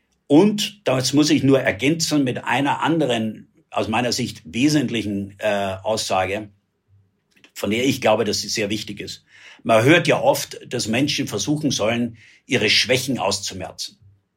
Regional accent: Germany; born there; ich bin 1956 im Westen geboren.

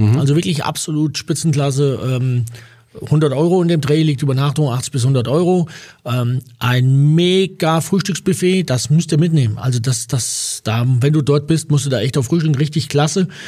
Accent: Hesse, Germany; als Hesse

